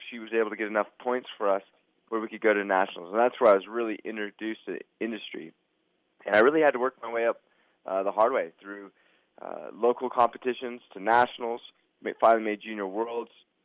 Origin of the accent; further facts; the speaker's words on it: Fresno, California, United States; I grew up in Fresno, which, if anyone knows where Fresno, California is, it's in the center of the valley. There's no mountains. It's all farmland.